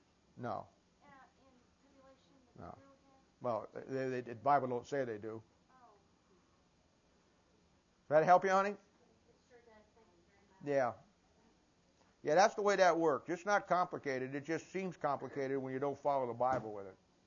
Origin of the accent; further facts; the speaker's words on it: Ohio, United States; I'm from Ohio originally.